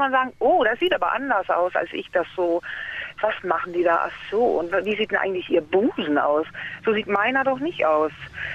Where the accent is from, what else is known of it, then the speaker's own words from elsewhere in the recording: Denmark; German is a second language; Nein, gerade darüber nicht, weil ich bin ja Dänin.